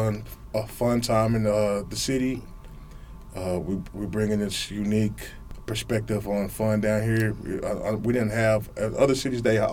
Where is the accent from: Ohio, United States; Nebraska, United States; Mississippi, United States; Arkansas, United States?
Arkansas, United States; Little Rock; I grew up in Little Rock.